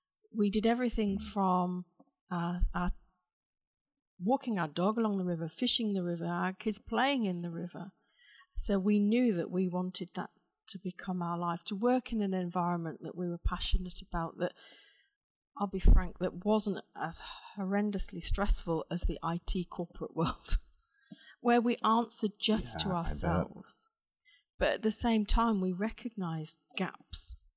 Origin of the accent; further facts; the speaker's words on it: England, United Kingdom; My mum went into nursing, and we grew up in England.